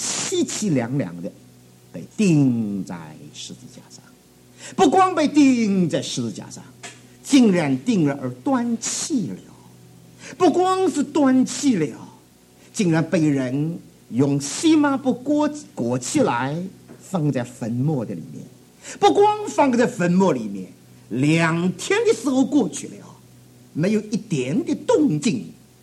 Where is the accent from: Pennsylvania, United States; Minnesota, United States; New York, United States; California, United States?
New York, United States; 我是从纽约来的，纽约人还要苦